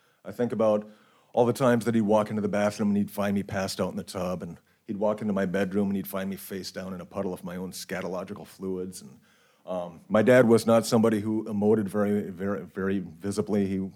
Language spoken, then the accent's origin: English; Minnesota, United States; When I go to meetings back home, and you guys know that I'm from Minnesota, that's no secret.